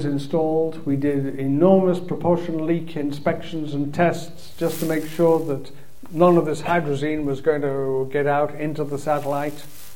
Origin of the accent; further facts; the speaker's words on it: Canada; As a Canadian, I've got to admit, my French isn't that good.